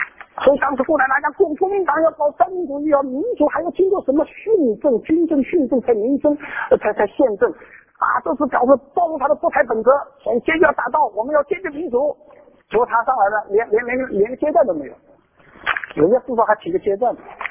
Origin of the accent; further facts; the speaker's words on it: China; 我中国人在这里受了欺负，他也来保护我